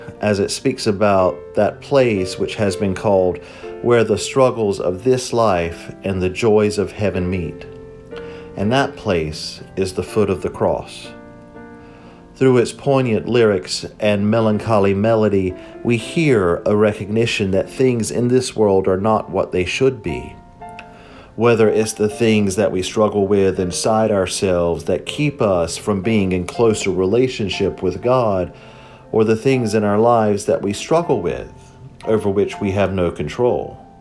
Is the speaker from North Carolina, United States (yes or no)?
yes; North Carolina, United States; many of the songs which we sang in the Free Will Baptist Church where I grew up in North Carolina.